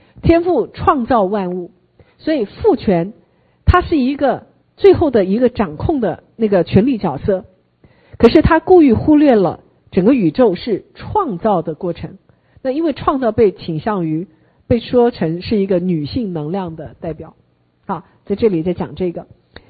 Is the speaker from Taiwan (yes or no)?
no; China; 以前的我们中国人的皇帝旁边都要会观星象的